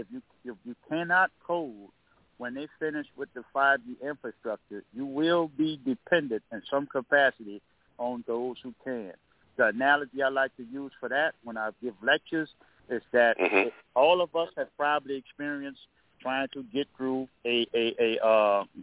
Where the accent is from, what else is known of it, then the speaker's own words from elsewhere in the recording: New Orleans, Louisiana, United States; because I'm from New Orleans. New Orleans is a food city